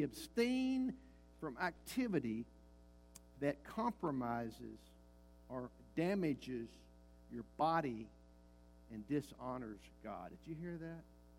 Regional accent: Kentucky, United States; I was growing up in Western Kentucky, and it was big tobacco country, and probably still is

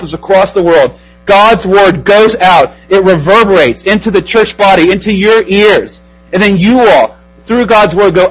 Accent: Texas, United States; that I had never seen before in any church body that I experienced growing up in Texas.

